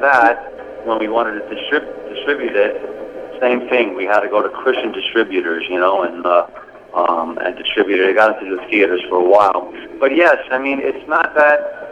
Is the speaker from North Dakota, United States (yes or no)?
no; New York City, New York, United States; No, we grew up in Forest Hills, Queens.